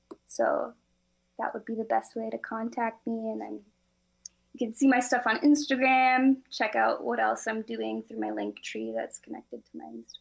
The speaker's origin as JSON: {"language": "English", "town": "Wahpeton", "region": "North Dakota", "country": "United States", "tie": "born or raised there", "said": "I grew up in Wahpeton, North Dakota, but I'd always go visit my grandma in Grand Portage."}